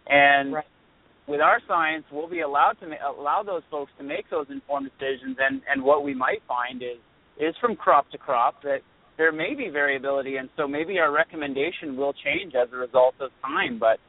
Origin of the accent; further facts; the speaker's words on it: British Columbia, Canada; now in United States; I'm actually from British Columbia, Canada, so we're quite familiar with cannabis up there.